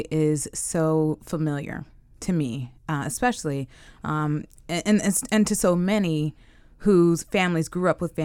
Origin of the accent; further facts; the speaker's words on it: Illinois, United States; both of my parents were born and bred in Mississippi. They went to Illinois and raised us in Illinois.